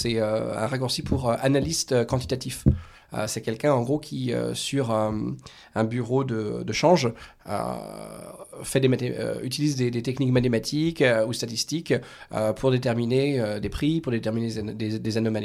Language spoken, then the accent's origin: French; Montrouge, Île-de-France, France; moved away as an adult; now in United States; Je suis né autour de Paris et j'ai grandi à Montrouge.